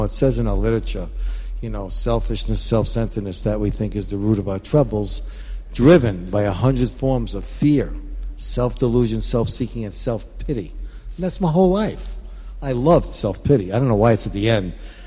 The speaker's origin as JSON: {"language": "English", "town": "Queens", "region": "New York", "country": "United States", "tie": "born or raised there", "said": "And I grew up in Queens in a drive-in court, you know."}